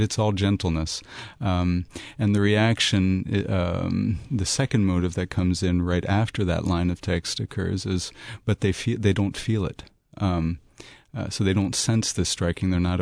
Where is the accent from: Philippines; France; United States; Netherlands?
France; My family was involved in mission work for many, many years in France. So I grew up in France.